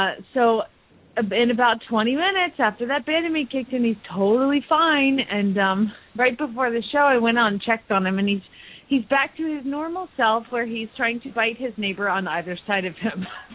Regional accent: Phoenix, Arizona, United States; from Phoenix, Arizona, where it's sunny and 75 this time every day, all day, year-round, except for the summer.

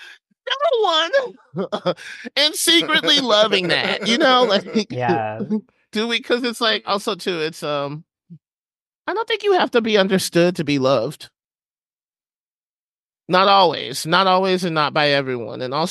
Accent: Huntsville, Alabama, United States; I grew up in Huntsville, Alabama.

